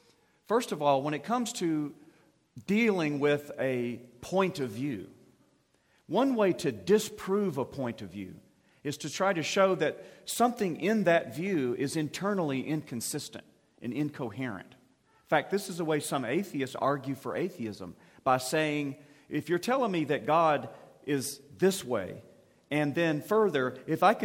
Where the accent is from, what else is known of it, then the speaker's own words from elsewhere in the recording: United States; I come from the United States.